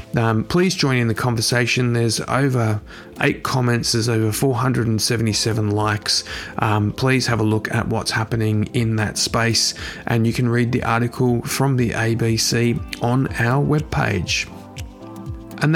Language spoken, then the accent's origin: English; Australia; And to my home country of Australia